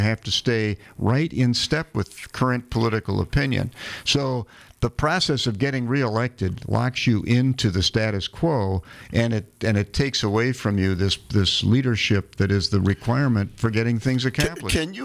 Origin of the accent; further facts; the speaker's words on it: United States; Well, I'm not sure that the problem, as an American, I have is that apparently political machinery doesn't work.